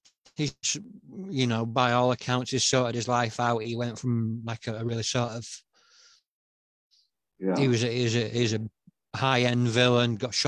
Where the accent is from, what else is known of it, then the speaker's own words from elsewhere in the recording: United Kingdom; I suppose as a Brit